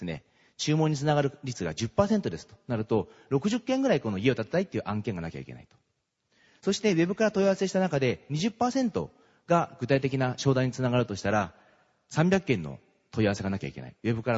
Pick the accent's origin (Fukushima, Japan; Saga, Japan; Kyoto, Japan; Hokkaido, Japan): Fukushima, Japan; also born or lived in Tokyo / Okayama; 私福島県出身でですね、東京に長年いたんですけども、岡山県に3年いたことあるんですよ。倉敷のですね、笹沖というところでですね、笹沖ストアがあるあたりですね。